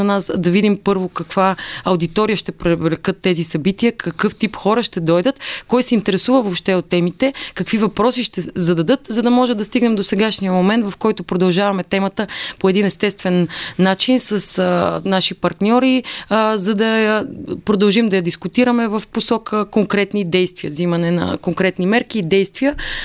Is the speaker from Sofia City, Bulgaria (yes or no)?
yes; Sofia, Sofia City, Bulgaria; На 32 години съм от София. Родена и израснала тук.